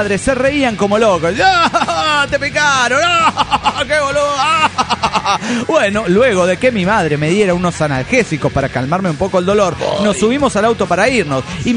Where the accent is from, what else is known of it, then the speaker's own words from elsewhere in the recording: Tuluá, Valle del Cauca, Colombia; de Tuluá, Colombia.